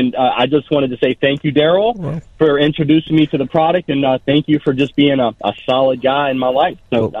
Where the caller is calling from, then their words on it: Virginia Beach, Virginia, United States; I'm calling from Virginia Beach. Yes, I am.